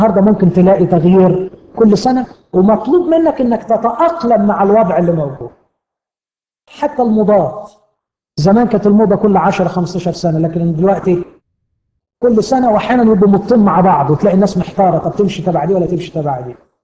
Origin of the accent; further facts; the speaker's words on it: Alexandria, Alexandria Governorate, Egypt; لاحظت في الفترة الأخيرة بسبب الربكة اللي عندنا في اسكندرية